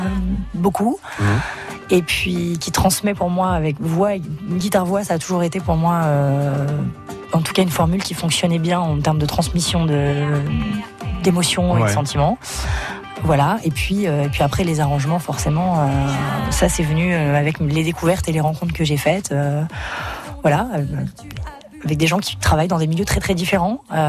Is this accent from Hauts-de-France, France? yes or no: yes; Hauts-de-France, France; Je suis originaire d'un petit village près de Roye.